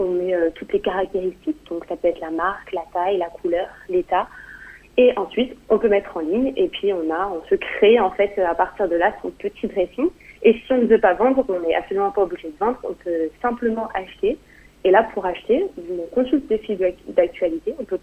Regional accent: New Caledonia; je suis calédonienne, je fais mes études en métropole et je suis rentrée en fin d'année dernière.

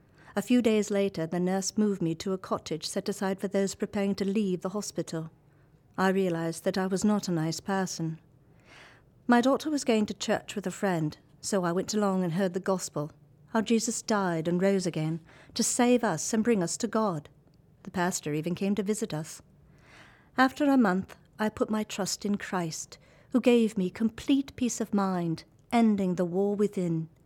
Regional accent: London, United Kingdom; I grew up in London, England, to a Welsh-Irish mother and a Jewish father. We followed no religion, however.

